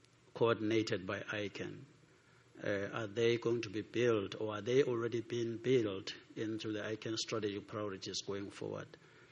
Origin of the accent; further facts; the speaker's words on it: DR Congo; from Zaire.